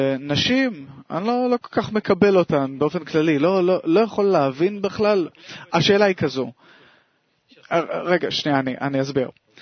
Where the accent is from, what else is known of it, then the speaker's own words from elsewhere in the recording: Kyiv, Ukraine; אני מקייב.